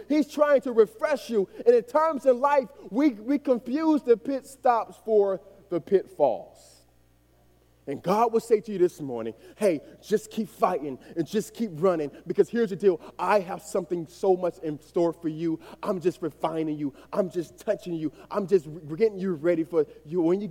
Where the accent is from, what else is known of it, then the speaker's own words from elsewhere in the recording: Miami, Florida, United States; I grew up in Miami, and that's where I was born and raised.